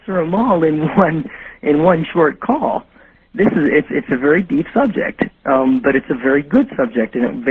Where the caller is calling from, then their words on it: Aspen, Colorado, United States; I'm calling from Aspen.